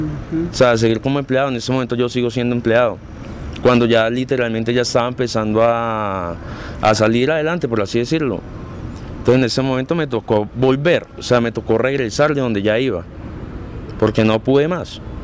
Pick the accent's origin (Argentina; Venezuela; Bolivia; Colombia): Colombia; Porque a nosotros como colombianos, qué pena decir la palabra